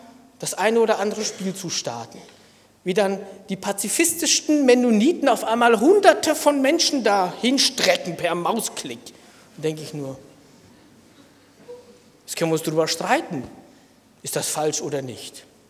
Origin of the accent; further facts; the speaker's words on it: Lower Saxony, Germany; Es ist auch toll als Jugendlicher in Niedersachsen, denn man macht auch viel auf dem Wasser.